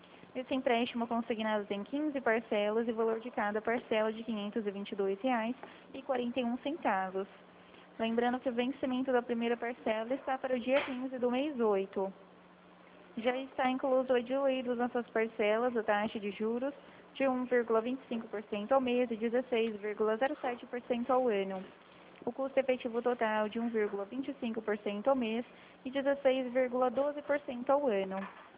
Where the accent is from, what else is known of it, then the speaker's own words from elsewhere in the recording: São Paulo, Brazil; eu sou do estado de São Paulo